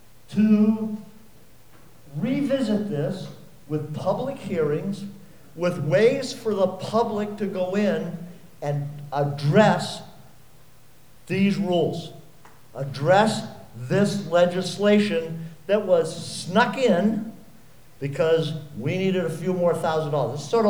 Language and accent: English; Plymouth, New Hampshire, United States; I am from Plymouth right here. I own the Deer Farm, slightly south of Plymouth here.